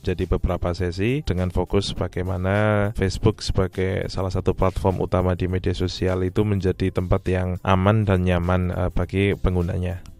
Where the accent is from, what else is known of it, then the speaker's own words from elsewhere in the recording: Wonosobo, Central Java, Indonesia; Saya dari Indonesia, asal dari Wonosobo, tinggal di Wonosobo dan Jogja.